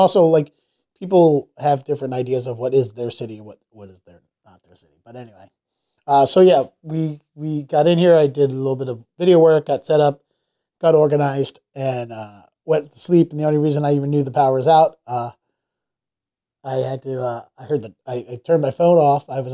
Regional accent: Baltimore, Maryland, United States; now in Boston, United States; Like, I'm from Baltimore. I grew up in Baltimore, D.C. I live in Boston

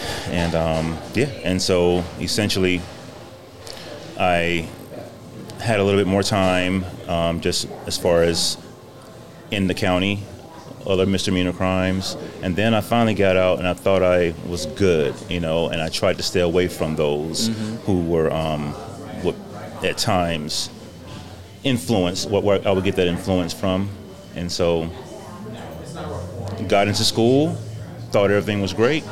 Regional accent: Louisiana, United States; moved away as an adult; now in Fallbrook, United States; Okay, born and raised in Louisiana. So I moved out here in '87.

